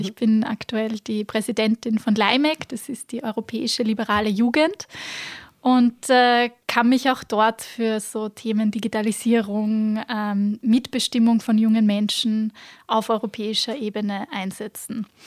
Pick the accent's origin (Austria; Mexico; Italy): Austria; Upper Austria; Bin aufgewachsen am Land in Oberösterreich